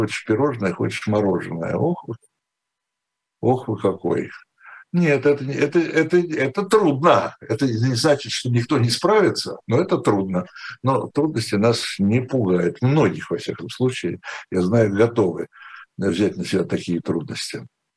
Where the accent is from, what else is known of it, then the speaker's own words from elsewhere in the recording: Ukraine; born there; also born or lived in Russia; Я хоть и родился на Украине, в Украине, извините, я не могу никак от этого отрешиться. Хоть я родился в Украине, но я украинский язык не знаю. У меня вот отец хорошо знал украинский язык, он украинскую школу заканчивал, а я нет. Я заканчивал, учился уже не в Украине, а в России.